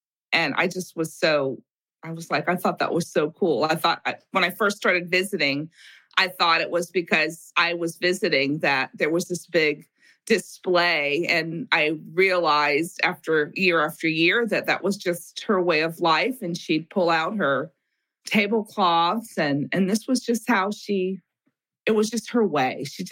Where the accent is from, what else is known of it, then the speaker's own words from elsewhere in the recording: Los Angeles, California, United States; I'm from Los Angeles. I grew up in Los Angeles. So I'm a Southern California girl.